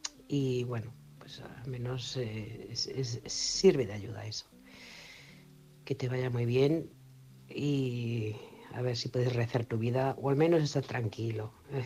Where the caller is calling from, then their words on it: Barcelona, Catalonia, Spain; de Barcelona.